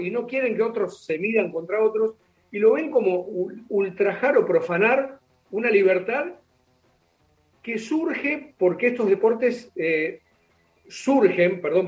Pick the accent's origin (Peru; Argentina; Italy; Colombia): Argentina; Mar del Plata, Buenos Aires Province; yo soy de Mar del Plata, soy criado en la ciudad de Mar del Plata, después, sí. Bueno, me fui a Buenos Aires cuando mis viejos se pararon y siempre quedé mitad y mitad, porque mi viejo quedó acá. Así que bueno, nunca me desligué.